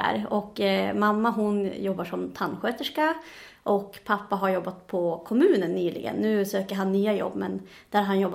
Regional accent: Norrbotten County, Sweden; now in Umeå, Sweden; Jag är 27 år gammal och jag är uppvuxen i Tornedalen från början, men bor just nu i Umeå sedan 2 år tillbaka.

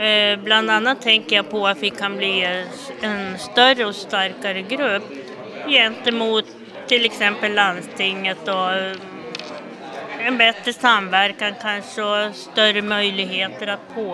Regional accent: Kramfors, Västernorrland County, Sweden; Jag kommer från Kramfors.

